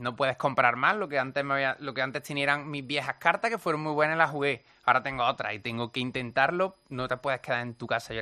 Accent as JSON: {"language": "Spanish", "region": "Andalusia", "country": "Spain", "accent": "Andalusian", "said": "Yo creo que el acento andaluz, que la gente no está muy acostumbrada a escucharlo y tengo un acento característico, debe ser eso."}